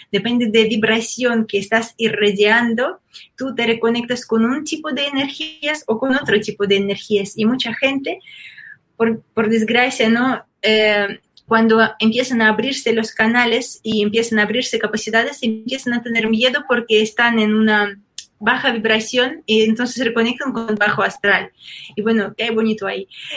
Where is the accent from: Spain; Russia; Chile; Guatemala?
Russia; born there; Spanish is a second language; viví en zona de montes de Altai y también de montes de Ural, es donde, desde donde yo nací, sí, cerca de montes de Ural y también Altai. Estaba viviendo ahí, aprendiendo.